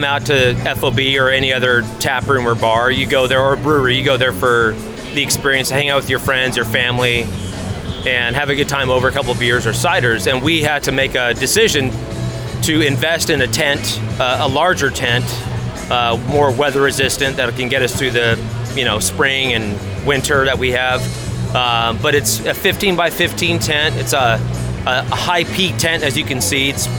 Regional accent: Portland, Oregon, United States; I was born and raised in Portland, and don't hold that against me.

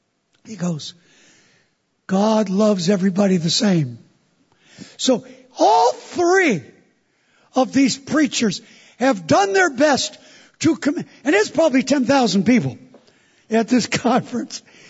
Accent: New York, United States; I said, I want to go last. I'm from New York. I got the last word.

